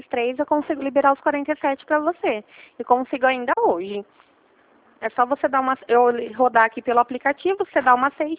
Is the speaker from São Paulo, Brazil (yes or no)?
yes; Ribeirão Preto, São Paulo, Brazil; eu sou daqui de Ribeirão Preto.